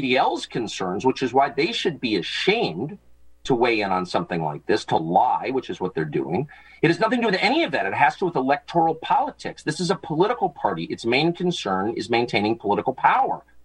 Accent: United States; And as a Christian, as an American, I just reject it.

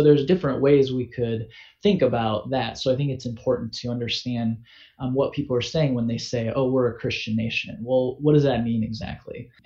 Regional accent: Midwest, United States; growing up in the Midwest and being around a lot of people who, you know, would identify as religious

